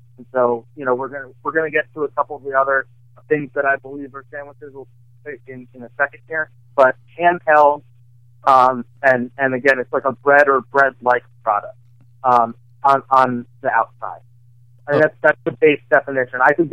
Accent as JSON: {"language": "English", "town": "Bethesda", "region": "Maryland", "country": "United States", "said": "So I'm from Bethesda, Maryland, which is a suburb a little bit outside of D.C."}